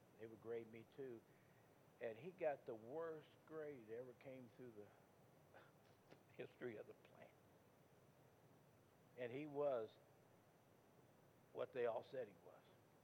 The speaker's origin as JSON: {"language": "English", "region": "Indiana", "country": "United States", "said": "I used to, when I first started at the plant in Gainesville, I'm from Indiana, and I got transferred there."}